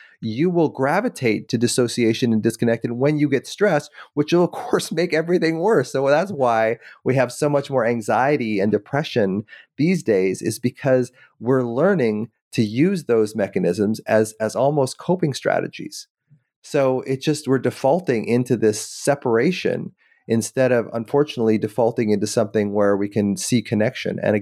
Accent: Canada; I mean, I'm Canadian, eh? So it's like, we don't see it as much here

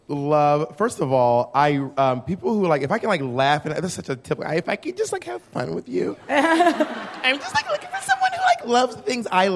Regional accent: Atlanta, Georgia, United States; I am from Atlanta, Georgia.

